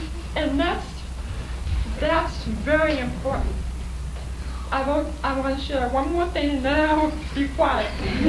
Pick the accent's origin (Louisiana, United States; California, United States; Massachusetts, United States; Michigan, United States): California, United States; Vacaville; The Lutheran church in my hometown, small town, Vacaville.